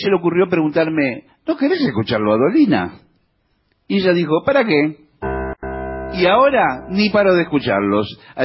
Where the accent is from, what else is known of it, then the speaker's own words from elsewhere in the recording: Concepción del Uruguay, Entre Ríos, Argentina; Soy de Concepción del Uruguay.